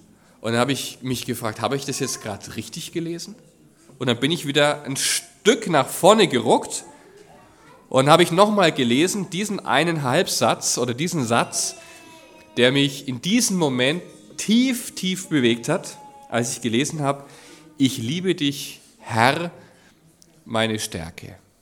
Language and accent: German; Forchheim, Bavaria, Germany; Ich bin, wie gesagt, geboren und groß geworden in Forchheim